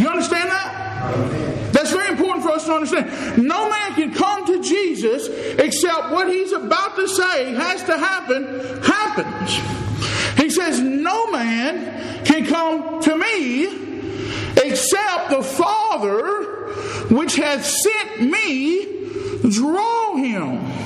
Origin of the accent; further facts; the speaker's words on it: Louisiana, United States; We eat them back home. Like he said, I'm from Louisiana.